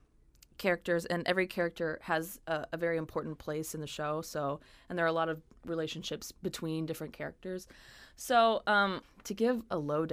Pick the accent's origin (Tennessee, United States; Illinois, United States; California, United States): Tennessee, United States; Knoxville; because I'm actually from Knoxville, so I knew I wanted to go back home.